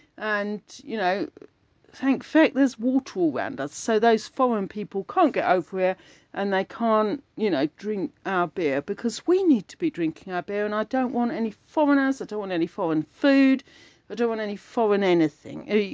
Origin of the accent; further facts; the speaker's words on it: United Kingdom; I'm not racist. I'm placist. I'm British. I'm in Britain.